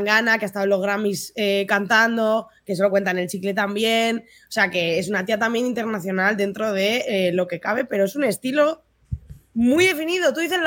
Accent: Madrid, Community of Madrid, Spain; Yo soy madrileña, tampoco soy andaluza y no sé.

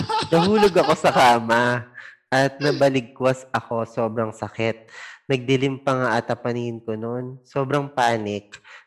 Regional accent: Central Luzon, Philippines; Bale, nagdo-dorm kasi ako noon since taga Pampanga ako. At sa Manila naman ako nag-aaral.

